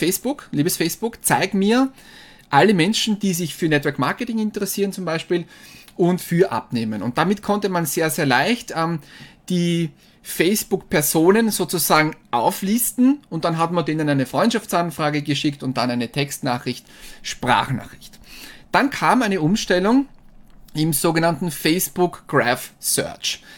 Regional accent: Hartberg, Styria, Austria; Ich bin aus Hartberg

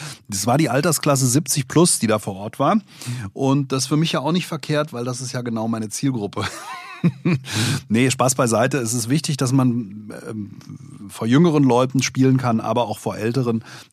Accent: Hesse, Germany; bin Hesse, bin in Hessen unterwegs

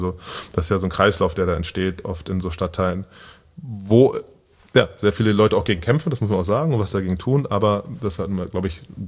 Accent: Wilhelmsburg, Hamburg, Germany; wenn ich sage, ich komme aus Wilhelmsburg, erstmal so, oh krass, Wilhelmsburg.

